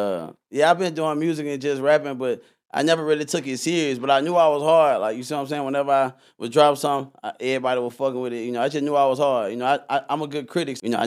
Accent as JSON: {"language": "English", "town": "Memphis", "region": "Tennessee", "country": "United States", "said": "Yeah, I'm from Memphis."}